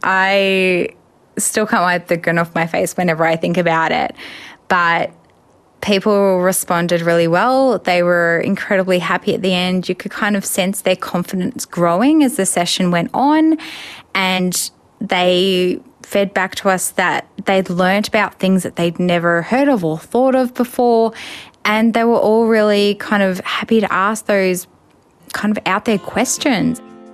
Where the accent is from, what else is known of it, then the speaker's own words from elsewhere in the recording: Melbourne, Victoria, Australia; from Metro Melbourne, and I'm 30 years old